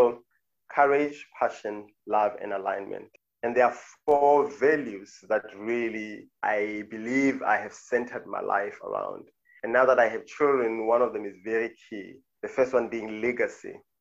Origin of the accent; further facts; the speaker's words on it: South Africa; moved away as an adult; now in Qatar; I am South African. I am a husband of but one wife, and I've got two children. I'm living now in Qatar in the Middle East. I've been here for 4 years now.